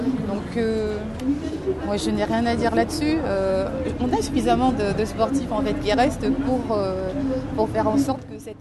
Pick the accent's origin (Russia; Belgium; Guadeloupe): Guadeloupe; De plus, moi, je suis guadeloupéenne.